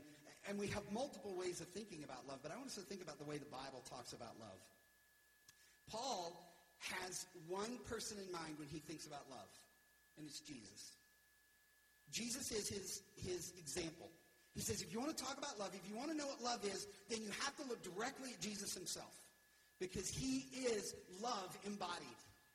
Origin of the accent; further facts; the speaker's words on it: Deep South, United States; I grew up in the Deep South. We have a lot of like Pentecostals, and there's a whole Pentecostal movement in the Deep South.